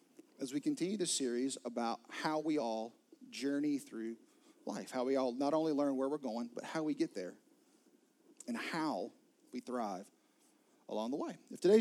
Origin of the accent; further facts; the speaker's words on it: Florence, South Carolina, United States; When I was a kid, my family and I, I grew up in Florence, South Carolina. And so we drove a lot on I-20, a lot on I-95.